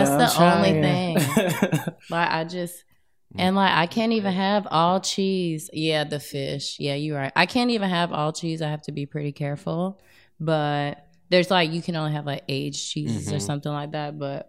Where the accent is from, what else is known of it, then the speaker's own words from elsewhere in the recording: the South, United States; My background is all about soul food. I'm from the South